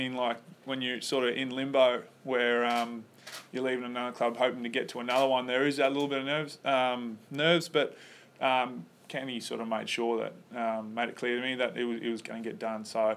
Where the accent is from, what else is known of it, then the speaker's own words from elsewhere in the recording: Cairns, Queensland, Australia; Everyone knows Queensland's not the biggest football state, so, and me being a Queenslander from Cairns, I'm not the biggest footy head